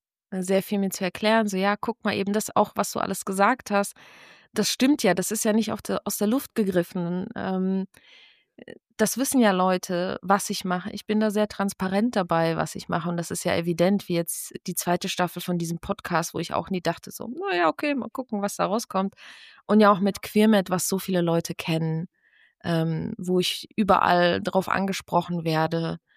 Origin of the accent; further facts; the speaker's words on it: Mainz, Rhineland-Palatinate, Germany; also born or lived in Poland; ich bin ja als Kind in Polen geboren und mit meinen Eltern hierher gekommen, weil mein Vater einen Job bekommen hat, angeboten bekommen hat und wir nach Mainz gezogen sind.